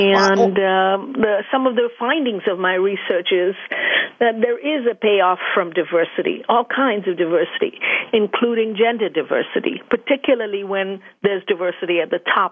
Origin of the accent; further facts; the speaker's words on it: Mumbai, Maharashtra, India; moved away as an adult; I grew up in Mumbai, India, which I know as Bombay before the name change. And I lived there for about 23 years.